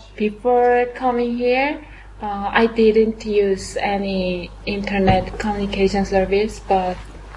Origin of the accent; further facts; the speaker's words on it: South Korea; English is a second language; from South Korea.